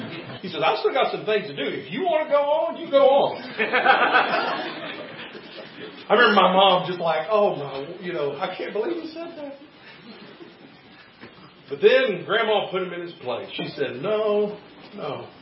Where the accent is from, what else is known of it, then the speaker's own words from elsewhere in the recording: Houston, Texas, United States; The house I grew up in on Tanny Hill in Houston, it had a front porch.